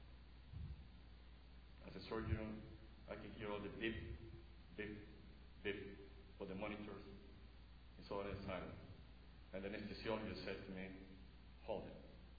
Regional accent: Frederick, Maryland, United States; First of all, it's a real pleasure to be here again. I'm from Frederick, Maryland, as you know.

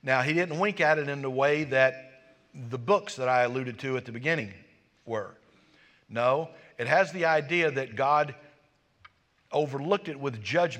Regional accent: United States; Just because I was raised in America and I've had the blessed privilege of hearing the gospel does not mean that I am more righteous.

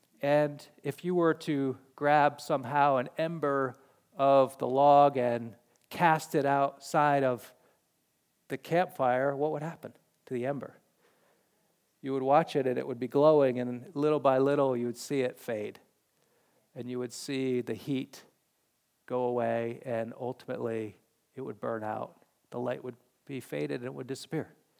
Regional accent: New England, United States; I've grown up and I was raised in New England, and thank you for not holding that against me.

